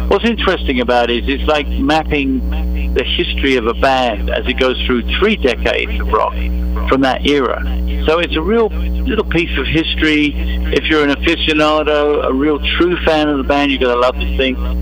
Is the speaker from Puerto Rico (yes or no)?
no; United Kingdom; now in United States; kid. You know, being a post-World War II baby, you know, everything was fairly grim for if you were growing up in Britain after the Second World War. We had to rebuild in Europe and particularly in London. And so coming to America was like a technicolor dream for me.